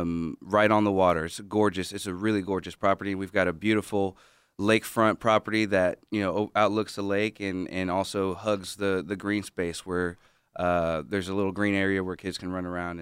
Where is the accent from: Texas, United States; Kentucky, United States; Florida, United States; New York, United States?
Texas, United States; Houston; So I was born and raised here in Houston. Moved out to Cyprus in eighth grade